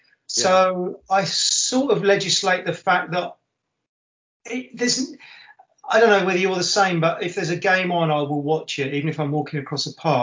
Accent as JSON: {"language": "English", "town": "Edmonton", "region": "London", "country": "United Kingdom", "tie": "born or raised there", "also_born_or_lived": "Hackney / Winchmore Hill", "said": "I was born in Hackney. We lived in a clubhouse in Edmonton, and then when my dad died, just after my dad died, we moved to a house in Winchmore Hill"}